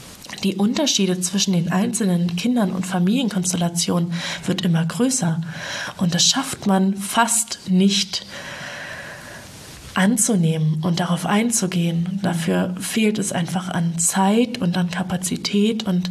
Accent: Mecklenburg-Vorpommern, Germany; Ich bin in der Feldberger Seenlandschaft groß geworden.

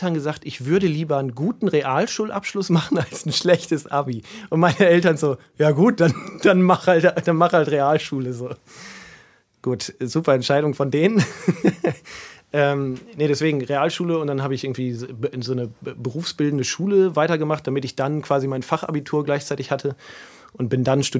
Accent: Lingen, Lower Saxony, Germany; Ja, ich komme auch aus Lingen, gebürtiger Lingener.

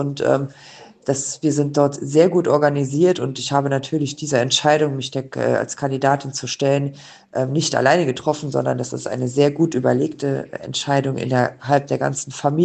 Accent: Nalbach, Saarland, Germany; Mir liegen ganz viele Themen am Herzen für Nalbach, für meine Heimatgemeinde

